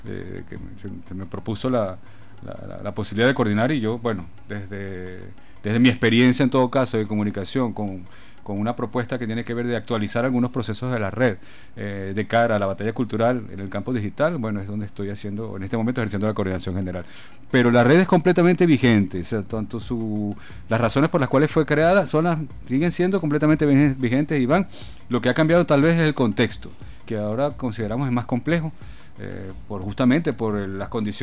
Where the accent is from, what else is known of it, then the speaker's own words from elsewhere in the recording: Venezuela; como venezolano de este tiempo